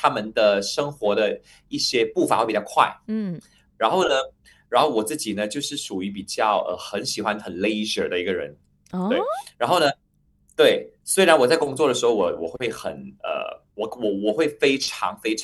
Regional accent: Penang, Malaysia; 我刚刚去香港的时候，可能我就不太喜欢讲广东话，因为我是槟城人嘛，槟城人都是讲 Hokkien 的话。

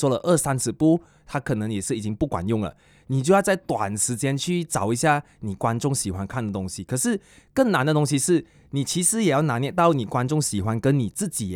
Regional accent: Kuching, Sarawak, Malaysia; 尤其是我回到我家乡，然后古晋没有那么大，所以比较多人会认到

